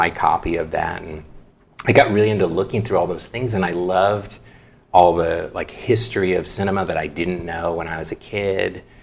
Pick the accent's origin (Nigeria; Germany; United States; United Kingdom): United States; Santa Ana, California; In beautiful Orange County, California. Mm-hmm. And I grew up in Santa Ana.